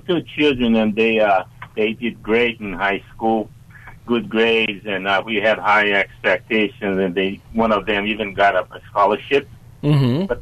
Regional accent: Brazil; English is a second language; now in United States; Nope, we are not. We are immigrants from Brazil, and we work hard, and we have a decent life.

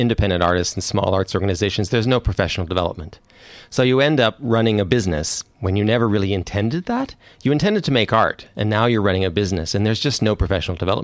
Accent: Canada; accent: Canadian; So my accent is Canadian.

